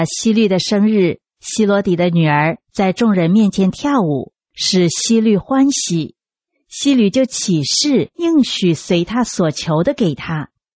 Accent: China; 我们中国人说啊，君无戏言，一个王说了话就要算话。

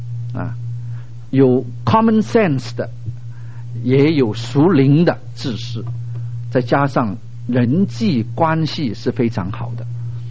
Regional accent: Hong Kong; now in United States; 从香港，我是从香港来美国啊

